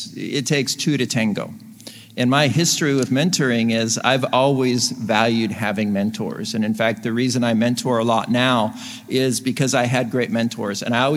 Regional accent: Texas, United States; some were my teaching mentors, and we're from Texas.

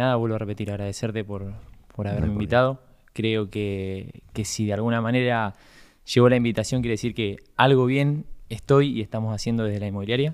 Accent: Carmen de Areco, Buenos Aires Province, Argentina; mi infancia, mi adolescencia transcurrió todo en Carmen de Areco, obvio.

